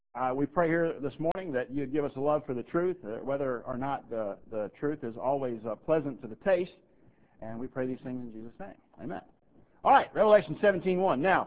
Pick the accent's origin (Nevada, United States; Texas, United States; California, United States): Texas, United States; Dallas; I said, well, I'm from Dallas, Texas, but I've never been to Cameroon.